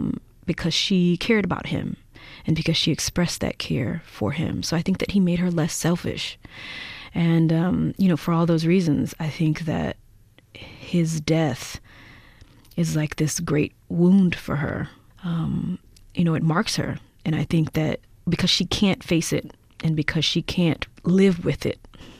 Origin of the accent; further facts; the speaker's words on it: Mississippi, United States; when I was growing up in Mississippi, I knew about Parchman Prison.